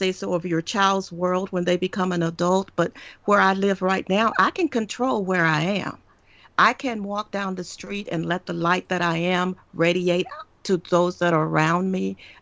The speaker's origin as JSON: {"language": "English", "region": "the South", "country": "United States", "said": "People in the North don't see that, but we in the South do see it."}